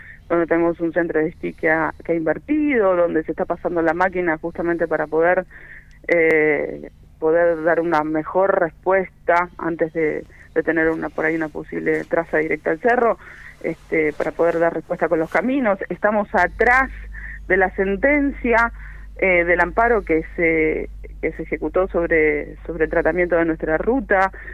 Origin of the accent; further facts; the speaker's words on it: El Bolsón, Río Negro, Argentina; nosotros somos argentinos en el Bolsón